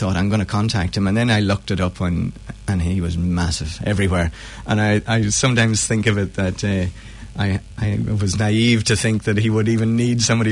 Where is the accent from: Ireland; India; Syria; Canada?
Ireland; Ulster; growing up in Monaghan, it was a very resilient county